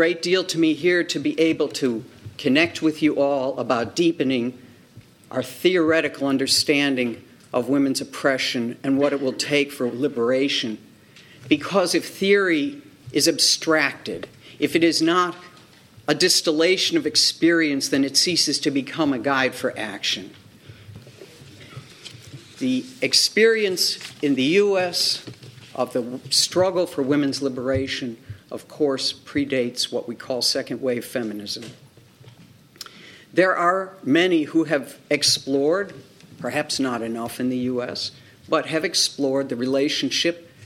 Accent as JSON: {"language": "English", "town": "Buffalo", "region": "New York", "country": "United States", "tie": "born or raised there"}